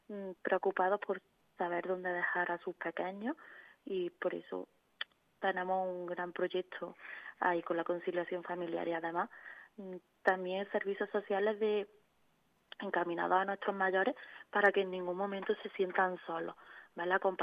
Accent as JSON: {"language": "Spanish", "town": "Carcavoy", "country": "Spain", "tie": "born or raised there", "said": "Lo primero que haría sería irme a vivir a Carcavoy, por supuesto, volverme a mi pueblo para poder vivir tranquilamente y disfrutar todos los días de él"}